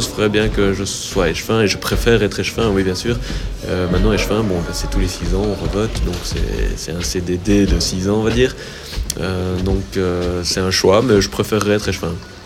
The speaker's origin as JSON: {"language": "French", "town": "Waterloo", "region": "Wallonia", "country": "Belgium", "tie": "born or raised there", "said": "j'ai toujours habité ici, je suis né à Waterloo."}